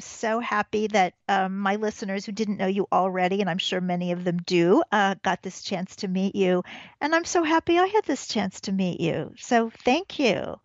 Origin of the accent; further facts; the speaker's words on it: Midwest, United States; I'm from the Midwest, and that kind of struck a chord.